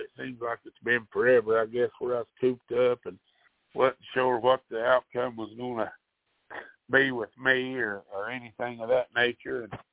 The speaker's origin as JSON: {"language": "English", "region": "Tennessee", "country": "United States", "said": "when we tell them we're from Tennessee, oh, I know where Memphis is, or I know where Nashville is. Well, we live plumb at the other end of the state."}